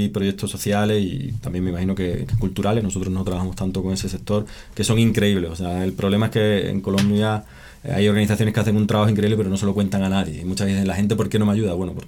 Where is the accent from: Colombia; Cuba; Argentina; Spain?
Spain; yo soy español y hace poco en España hubo una crisis muy importante